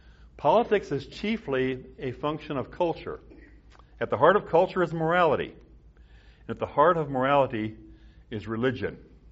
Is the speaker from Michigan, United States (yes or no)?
no; South Dakota, United States; I grew up in the Midwest on a farm. We had no running water, no electricity. South Dakota, the winters were very comfortable with an outhouse.